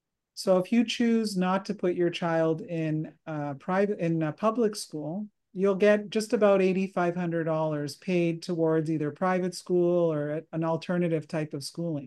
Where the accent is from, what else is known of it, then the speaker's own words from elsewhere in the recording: Canada; I'm Italian. My friends say, oh, I'm Portuguese, but we're Canadian, but we tend to say where we came from.